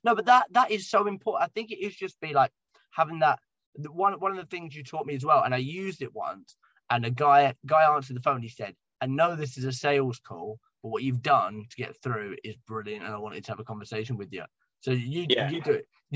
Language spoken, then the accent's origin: English; Ireland; I'm from Ireland.